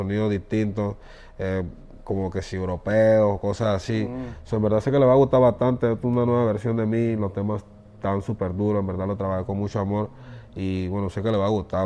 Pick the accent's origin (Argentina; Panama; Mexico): Panama; para que sepan que soy de Panamá, que no lo he olvidado, que sigo siendo el mismo.